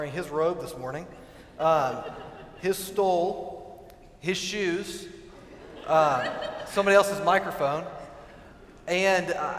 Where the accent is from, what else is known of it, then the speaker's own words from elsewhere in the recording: Virginia, United States; When I was growing up in Virginia, we'd frequently go to Washington, D.C.